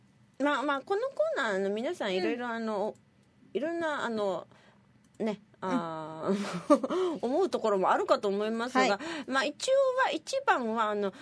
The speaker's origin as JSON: {"language": "Japanese", "region": "Shikoku", "country": "Japan", "said": "私は四国出身でいろんな柑橘を親戚などからいただきます。"}